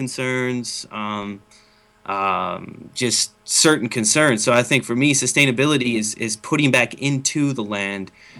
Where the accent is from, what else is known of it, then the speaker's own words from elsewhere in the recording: Brainerd, Minnesota, United States; I was raised in town in Brainerd, yes.